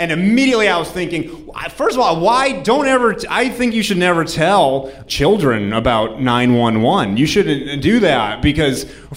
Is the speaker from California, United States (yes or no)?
no; New Hampshire, United States; I'm from New Hampshire. Holy shit, New England.